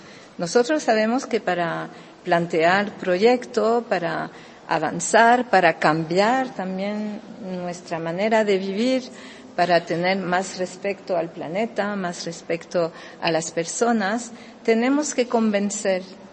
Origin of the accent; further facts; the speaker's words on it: San Fernando, Andalusia, Spain; esta tierra es la tierra donde yo nací. Soy isleña, cañailla, como se dice, y esta tierra es muy inspiradora.